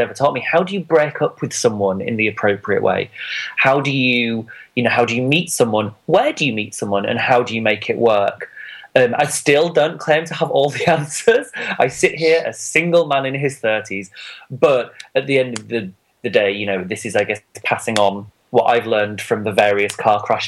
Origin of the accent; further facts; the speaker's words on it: Yorkshire and the Humber, United Kingdom; Growing up near Bradford, I could well have been the only gay in the village.